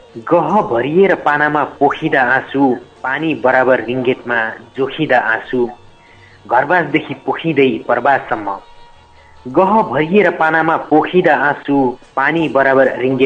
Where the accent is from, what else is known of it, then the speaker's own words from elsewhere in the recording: Khotang, Koshi Province, Nepal; now in Malaysia; मेरो खोटाङ हो मेरो खोटाङको वपलुखा गाविस वार्ड नम्बर 6 पर्छ